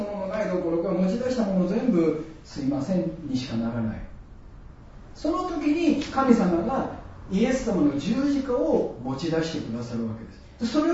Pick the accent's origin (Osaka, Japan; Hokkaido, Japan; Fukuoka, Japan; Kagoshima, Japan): Osaka, Japan; Takatsuki; 私の出身地である高槻の戦国時代の時の城主